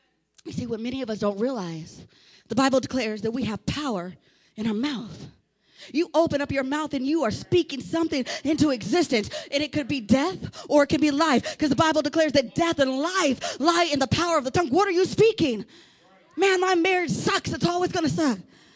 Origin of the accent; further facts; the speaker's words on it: San Diego, California, United States; And I'm from San Diego, so we got some big mountains out there.